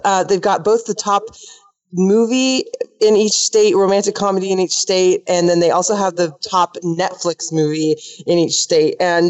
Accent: Pacific Northwest, United States; now in Virginia, United States; If they don't know me, I'm from the Pacific Northwest, now living in Virginia

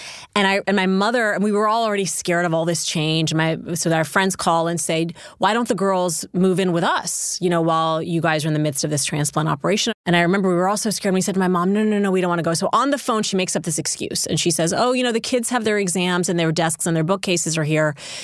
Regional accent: Saudi Arabia; now in United States; back when I was growing up in Saudi, everything that was sort of aspirational

